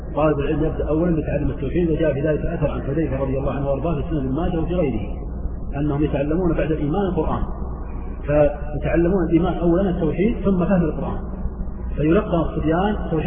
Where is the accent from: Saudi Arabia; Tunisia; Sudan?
Saudi Arabia; عندنا في الحجاز او في نجد او في الجزيره العربيه